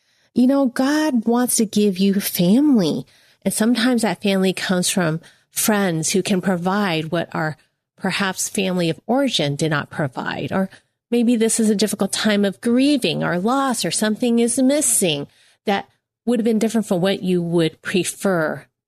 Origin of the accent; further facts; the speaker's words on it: United States; And I'm Chinese American. So I also love Mahjong.